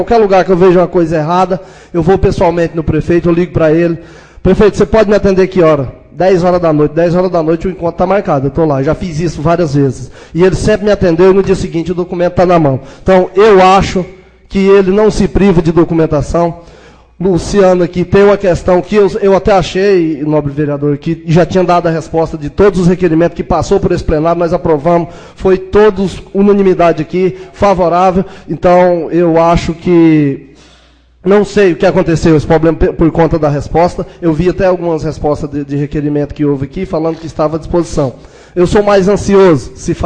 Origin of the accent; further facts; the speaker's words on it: Ceará, Brazil; Eu saí daqui e fui para minha terra natal, Ceará, na minha cidade.